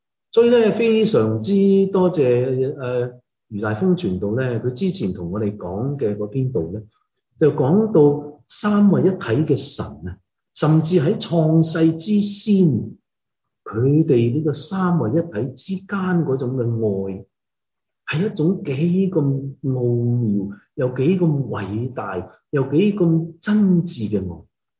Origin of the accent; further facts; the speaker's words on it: China; 我哋中国人